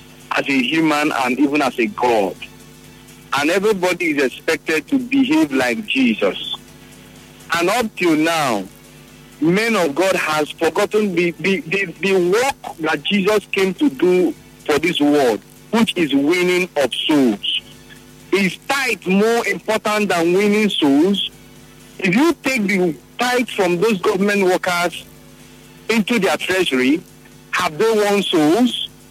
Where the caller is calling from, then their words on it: Port Harcourt, Rivers, Nigeria; I'm calling you from Port Harcourt.